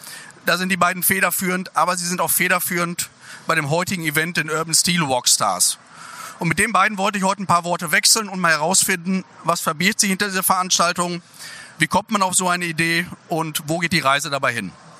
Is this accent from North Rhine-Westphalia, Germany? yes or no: yes; North Rhine-Westphalia, Germany; Ich komme aus Münsterland.